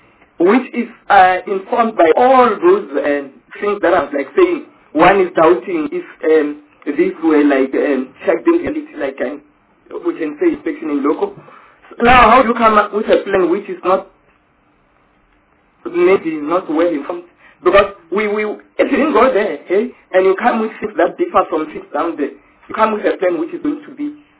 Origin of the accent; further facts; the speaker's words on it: Limpopo, South Africa; I'm from Limpopo.